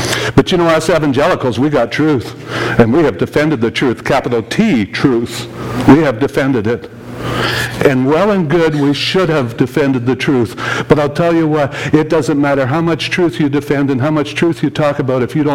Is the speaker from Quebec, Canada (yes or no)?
no; Manitoba, Canada; I'm from Manitoba. That's north of North Dakota, for those of you who are not familiar with geography. I know all Americans dream about living in North Dakota. But I lived just north of there when I grew up.